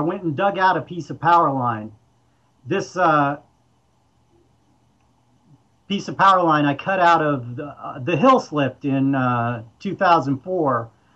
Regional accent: Ohio, United States; And, you know, growing up in Ohio, I certainly never saw anything like that, but I enjoy it now that I'm out here.

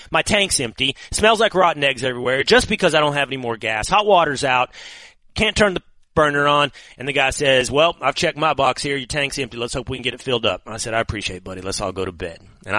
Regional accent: Texas, United States; Where are you from? Well, sir, I'm from Texas. I'm not saying New York.

